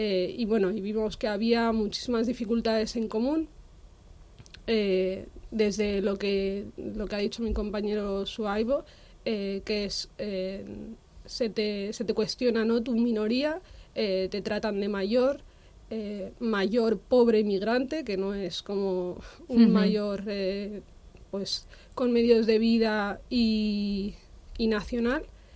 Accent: Madrid, Community of Madrid, Spain; Sí, me considero madrileña.

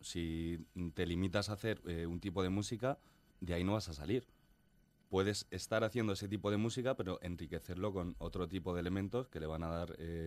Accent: Jaén, Andalusia, Spain; now in Madrid, Spain; Yo soy de Jaén, pero vivo hace un montón de años en Madrid.

